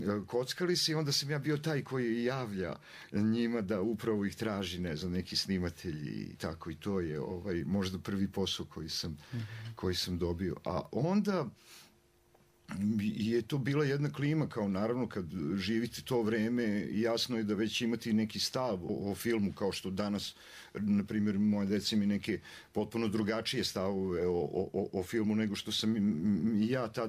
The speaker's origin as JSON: {"language": "Serbian", "region": "Republika Srpska", "country": "Bosnia & Herzegovina", "tie": "born or raised there", "said": "Ja sam odrastao u Semberi, moji roditelji su tad živjeli u Beogradu"}